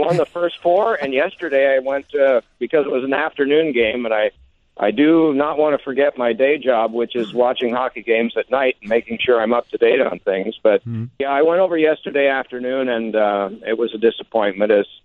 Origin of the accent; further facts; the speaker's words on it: Indiana, United States; I grew up in Indiana as much as I grew, and we didn't have rinks there, and we didn't have hockey programs. And there it was basketball.